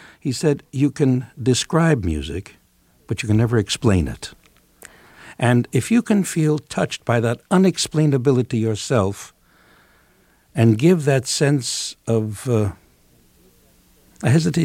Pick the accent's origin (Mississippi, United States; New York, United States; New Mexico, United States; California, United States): California, United States; San Francisco; When I grew up in San Francisco, to be a member of the San Francisco Symphony